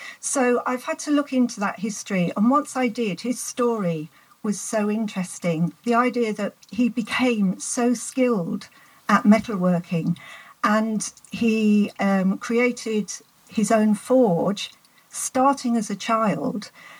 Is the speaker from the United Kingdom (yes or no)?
yes; Yorkshire and the Humber, United Kingdom; also born or lived in Sheffield, United Kingdom; OK, I grew up in South Yorkshire, not far from Sheffield, and Sheffield was very much part of my childhood. I moved around a lot, and I've come back to Sheffield to work and live